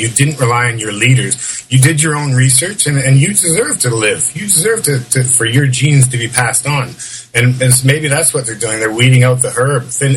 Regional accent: Canada; I'm from Canada. I was raised in a decent, you know, I don't want to say Christian home

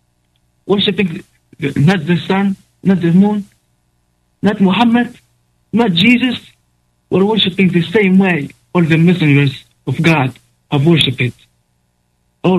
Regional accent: Tunisia; I am from Tunisia. I'm a student.

